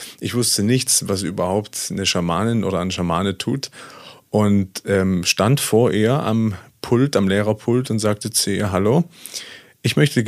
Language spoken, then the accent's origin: German; East Germany, Germany; born there; wie du schon sagtest, ich bin in Ostdeutschland geboren. Das ist richtig. Sozusagen in der ehemaligen DDR